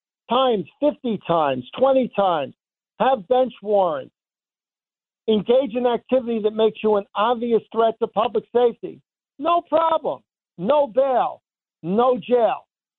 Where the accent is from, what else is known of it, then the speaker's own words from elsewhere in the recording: Valley Stream, New York, United States; And I grew up in Valley Stream.